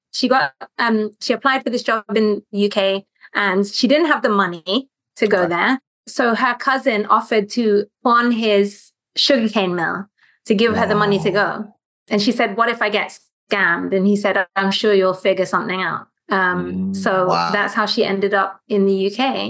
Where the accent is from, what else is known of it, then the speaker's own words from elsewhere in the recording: Porac, Central Luzon, Philippines; born there; English is a second language; my accent is also fake. I was born in Porac, in Pampanga.